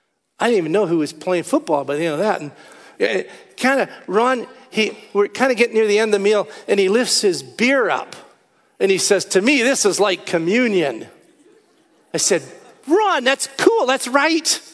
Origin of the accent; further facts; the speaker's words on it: Alberta, Canada; I said, beef, I'm from Alberta.